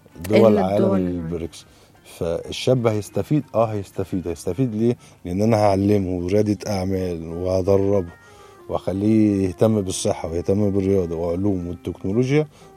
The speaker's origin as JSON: {"language": "Arabic", "country": "Egypt", "said": "عندنا في مصر بدأنا ب7 مدن صناعية شبابية"}